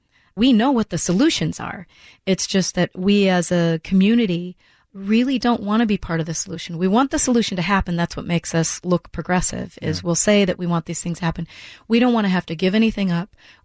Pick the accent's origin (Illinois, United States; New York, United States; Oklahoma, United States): Illinois, United States; Chicago; now in Seattle, United States; I'm not from Seattle. I've been here 8 years. I came from Chicago.